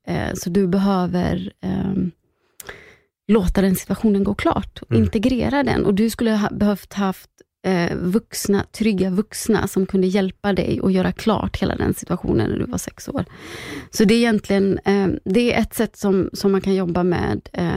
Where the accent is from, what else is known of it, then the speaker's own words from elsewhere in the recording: Gothenburg, Västra Götaland County, Sweden; Jag är från Göteborg, det kanske hörs.